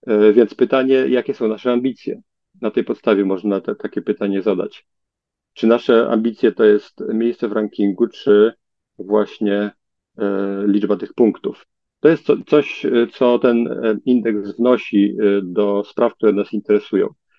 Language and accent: Polish; Lublin, Lublin Voivodeship, Poland; Ja jestem z Lublina, więc to najbardziej mnie interesuje.